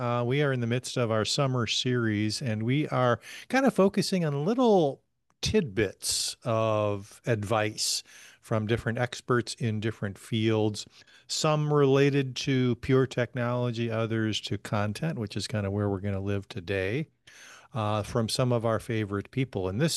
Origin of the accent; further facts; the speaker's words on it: California, United States; I grew up in California in the heat. I mean, I remember years of 100-degree temperatures in the Sacramento area.